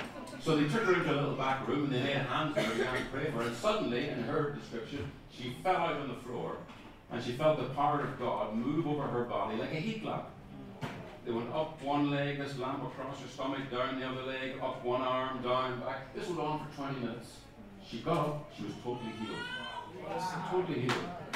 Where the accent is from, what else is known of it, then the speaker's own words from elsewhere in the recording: Northern Ireland, United Kingdom; I was from Northern Ireland. And I'm not going to become a Protestant, thank you very much.